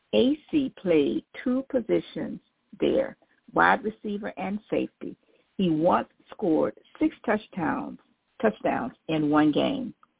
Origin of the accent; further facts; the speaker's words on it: Riviera Beach, Florida, United States; And born and raised in Riviera Beach, I'm very excited to host this podcast